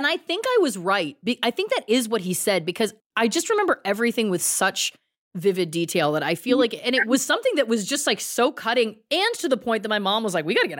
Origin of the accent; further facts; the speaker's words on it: Belleville, Ontario, Canada; it was the dead of summer in Belleville, Ontario, Canada. And my mom took me to the McDonald's in my hometown